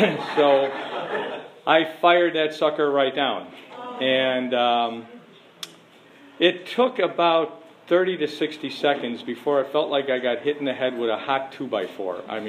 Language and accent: English; Chicago, Illinois, United States; I'm an Irish Catholic from the south side of Chicago.